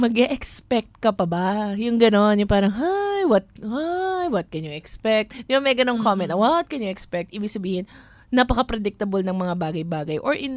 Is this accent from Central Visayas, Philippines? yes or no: no; Malabon, Metro Manila, Philippines; ay, ina-expect mo naman, taga-Malabon kami